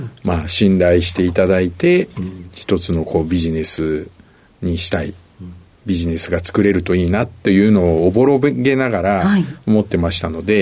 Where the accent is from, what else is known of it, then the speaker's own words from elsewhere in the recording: Shizuoka, Japan; also born or lived in Urawa, Saitama; 浦和市で生まれまして、はい、1歳の途中で静岡市に父の転勤で引っ越しました。